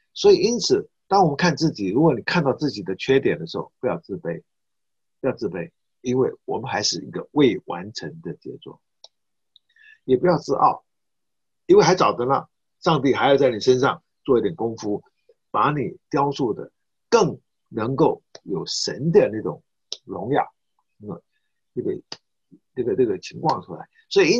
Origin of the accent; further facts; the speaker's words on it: China; 我们中国人做事情比较含蓄一点啊